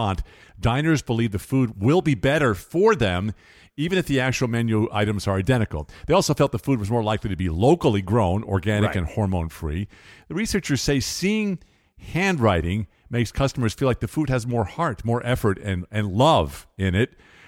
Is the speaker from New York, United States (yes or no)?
yes; New York, United States; I knew New York. I grew up on Long Island, but I'm a fish out of water.